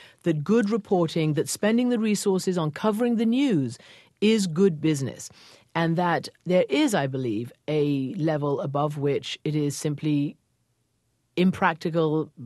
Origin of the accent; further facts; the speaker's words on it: United Kingdom; maybe I have that in my DNA, being British and being having a lot of the BBC in my head as I grew up, and I still listen to it.